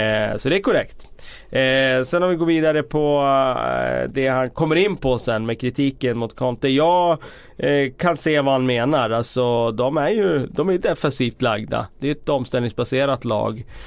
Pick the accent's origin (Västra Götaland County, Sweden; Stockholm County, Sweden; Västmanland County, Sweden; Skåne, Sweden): Västmanland County, Sweden; Västerås; Det har jag inte fått sedan jag jobbade på lokaltidningen hemma i Västerås, tror jag